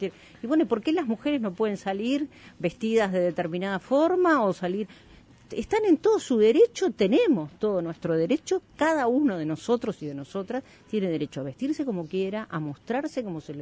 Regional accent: Monte Grande, Buenos Aires Province, Argentina; moved away as an adult; Yo viví en Argentina hasta que tenía 27 años y viajaba en el tren todos los días de Montegrande a Buenos Aires.

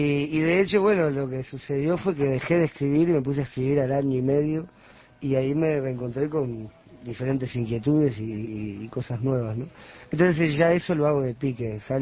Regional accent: Uruguay; en su esencia seguimos siendo yorugas

